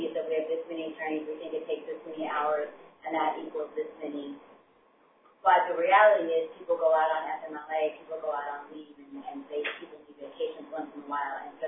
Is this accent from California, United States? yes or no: yes; San Diego, California, United States; from San Diego.